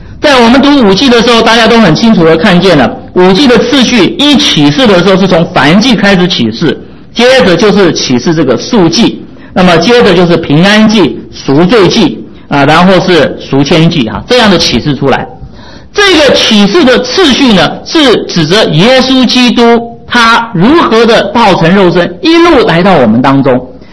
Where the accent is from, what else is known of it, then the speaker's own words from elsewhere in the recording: China; 好像我们中国人讲的这些啊偶像的名称是一样的。